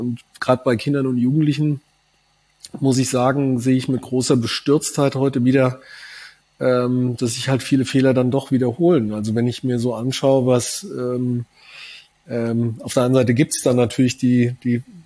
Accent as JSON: {"language": "German", "region": "Hesse", "country": "Germany", "said": "Ja, ich komme aus Südhessen, ich hatte während meiner Schulzeit täglich 4 Starfighter, 3 Tornados über der Schule im Tiefflug drüber knattern"}